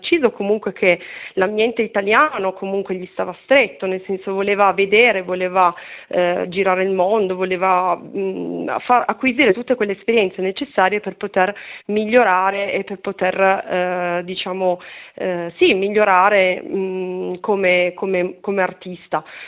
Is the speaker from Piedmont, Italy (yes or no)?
yes; Ivrea, Piedmont, Italy; noi canavesani, ecco, perché io sono originaria di Ivrea